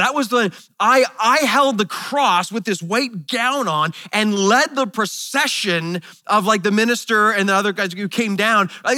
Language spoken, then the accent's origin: English; Mississauga, Ontario, Canada; I grew up in the Anglican church in Mississauga.